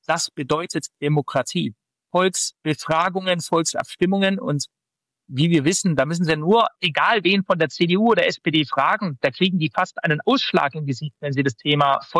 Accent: Stuttgart, Baden-Württemberg, Germany; Ich komme ja eigentlich aus Stuttgart. Ich bin Schwabe.

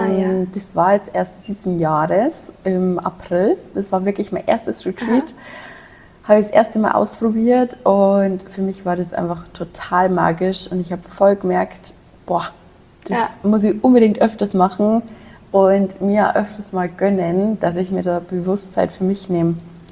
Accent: Bavaria, Germany; accent: Bavarian; 23 und lebe am wunderschönen Chiemsee. Also sorry dafür, dass ich ab und zu meinen bayerischen Dialekt auspacken muss.

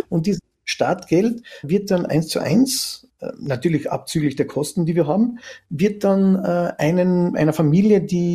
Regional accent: Austria; bei uns in Österreich

